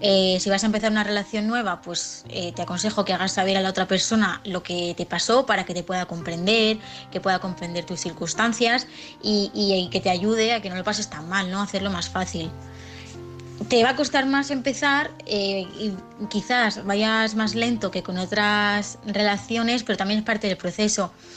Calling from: Aranjuez, Community of Madrid, Spain; de Aranjuez y quería contestar

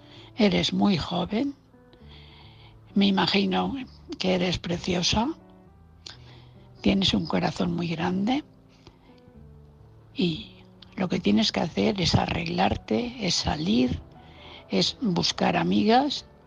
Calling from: Valencia, Valencian Community, Spain; de Valencia.

